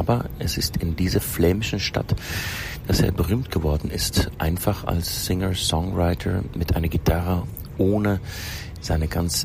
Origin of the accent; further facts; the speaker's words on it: Hasselt, Flanders, Belgium; Ich komme aus einer Kleinstadt, aus Hassel bzw. in der Nähe. Das ist die Provinzhauptstadt von belgischen Limburg in Flandern.